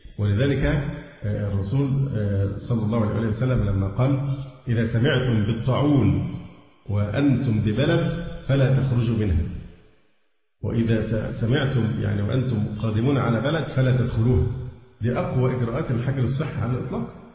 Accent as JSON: {"language": "Arabic", "country": "Egypt", "said": "فحتى الان حالات عندنا في مصر والله الحمد طيبه جدا"}